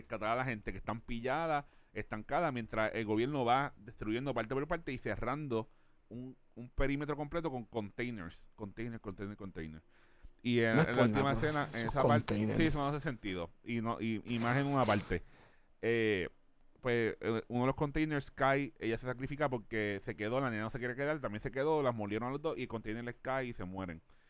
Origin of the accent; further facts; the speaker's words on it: Puerto Rico; Es como yo, como puertorriqueño